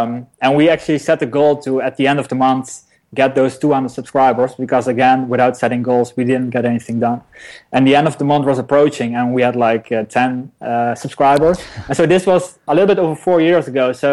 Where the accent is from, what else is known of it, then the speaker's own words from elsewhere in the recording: Netherlands; I'm from the Netherlands.